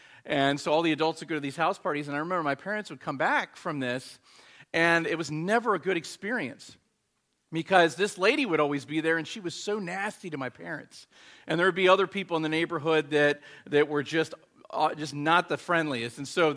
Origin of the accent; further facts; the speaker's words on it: Bel Air, Maryland, United States; also born or lived in Houston, Texas / Louisiana; I was born in Houston, Texas. We moved down here to Maryland, or down to Maryland for a little bit, and then I was living in Louisiana, and then back to Maryland to where actually the house I grew up